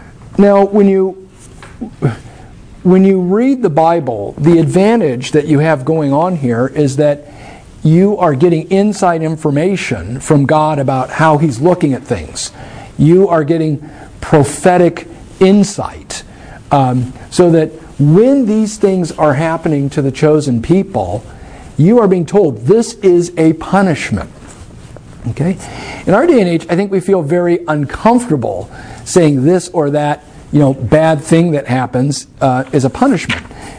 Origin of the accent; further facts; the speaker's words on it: Philippines; my wife just looks at me, do you know what? I'm a Filipino.